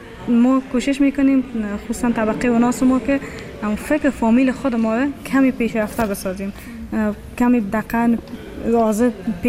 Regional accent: Afghanistan; مردم تا میشنون که ما افغان هستیم از ما فرار میکنن

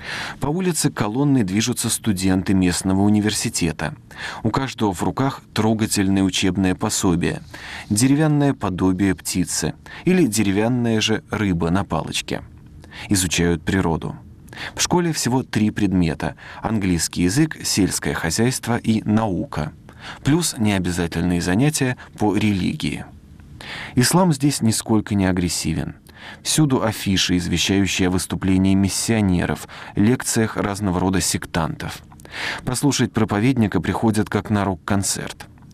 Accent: Russia; Сообщение, что я из России, вызывает удивление.

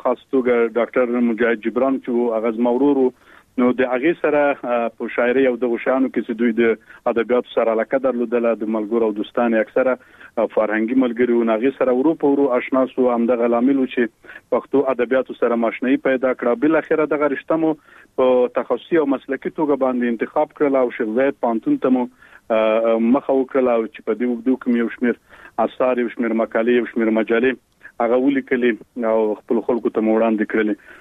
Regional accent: Khost, Afghanistan; born there; او زه په خوست ولایت کې پیدا شوم او عمر می تقریبا اوس نو 28 کلنۍ ته برسېږي

